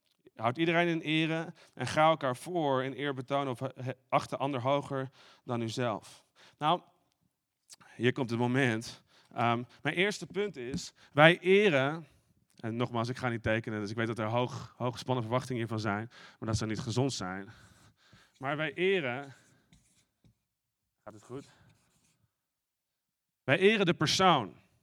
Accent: Netherlands; Ik bedoel, ich bin ein Hollander, zou je kunnen zeggen. Maar ik ben 100% Nederlands.

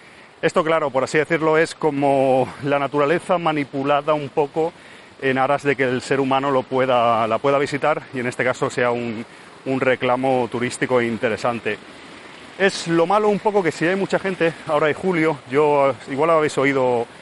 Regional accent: Barcelona, Catalonia, Spain; seguramente en mi país, en mi ciudad, en Barcelona, estaría pasándolo bastante peor en cuanto a calor

